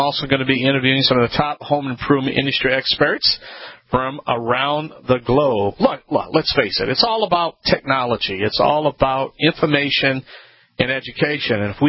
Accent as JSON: {"language": "English", "region": "Louisiana", "country": "United States", "said": "I am the Cajun man from the Bayou Land."}